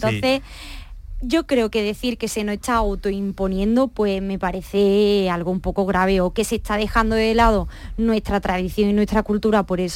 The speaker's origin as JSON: {"language": "Spanish", "region": "Andalusia", "country": "Spain", "said": "lo estamos adaptando un poco pues a cómo somos los españoles, en este caso como somos los andaluces"}